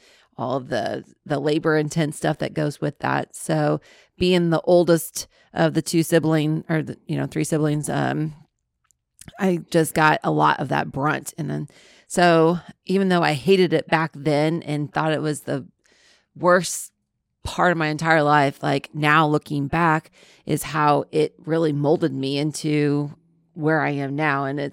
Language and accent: English; Hillsboro, Illinois, United States; So I was a farm kid, raised in Hillsboro, Illinois. We always say that we're from St. Louis, but it really is about another hour north of that for me.